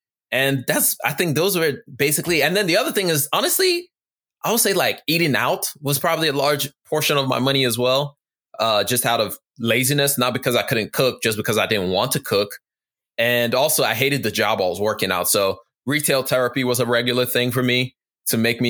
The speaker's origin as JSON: {"language": "English", "country": "Nigeria", "tie": "born or raised there", "moved": "yes", "lives_now": "United States", "said": "I'm Nigerian. So I grew up in Nigeria and then I moved to the US."}